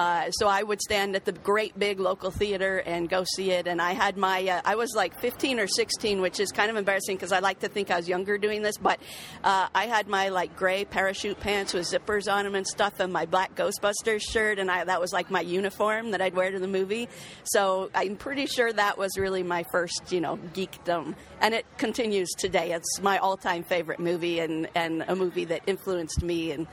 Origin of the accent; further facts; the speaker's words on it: Fullerton, California, United States; I'm from Fullerton, California.